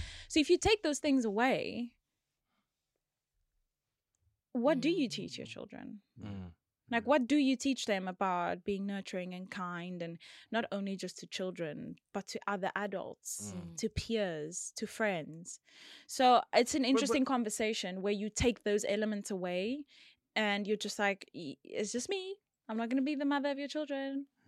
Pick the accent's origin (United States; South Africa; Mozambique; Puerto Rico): South Africa; George, Western Cape; So I'm from George.